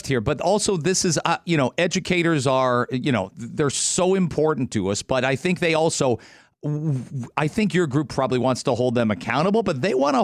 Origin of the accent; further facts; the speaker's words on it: England, United Kingdom; And I grew up outside of London.